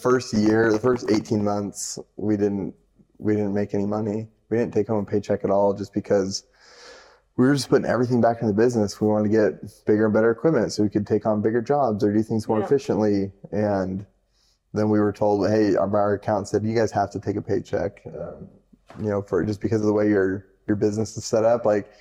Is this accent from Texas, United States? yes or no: no; Idaho, United States; especially growing up in Idaho, grew up in a bubble. I mean, we left our door unlocked, left the keys in the truck.